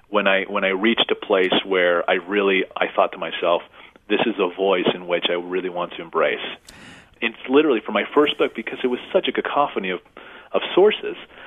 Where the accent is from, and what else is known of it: El Paso, Texas, United States; born or raised there; first language Spanish; English is a second language